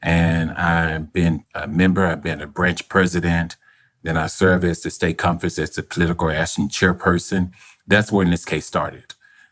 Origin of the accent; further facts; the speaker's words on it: Arkansas, United States; I was born in Arkansas. I lived in Arkansas my whole life.